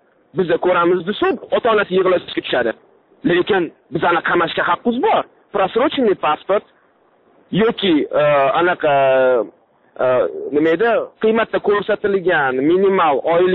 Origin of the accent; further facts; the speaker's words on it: Tashkent, Uzbekistan; Men o'zim toshkentlikman.